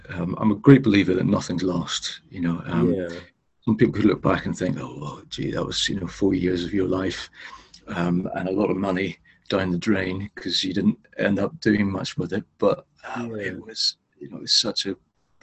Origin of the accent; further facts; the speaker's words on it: Northern Ireland, United Kingdom; I grew up in Northern Ireland, that's, you know, quite religious.